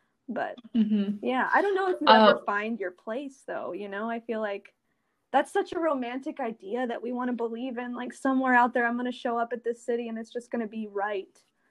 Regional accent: Maryland, United States; I grew up in Maryland and I went to school pretty close

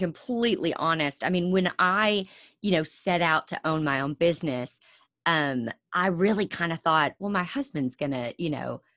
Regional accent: Southern United States, United States; And I think, you know, growing up in the South, I just thought, yeah, I'm going to get married, and I don't want to just be a stay-at-home mom.

